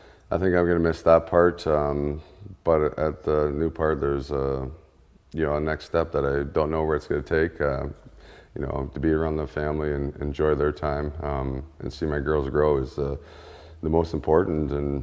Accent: Ontario, Canada; we're from Ontario, Canada

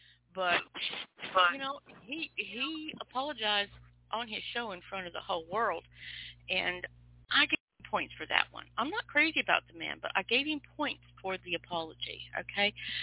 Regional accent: Pacific Northwest, United States; See, I grew up in the Pacific Northwest, so things like that are not sacred to me.

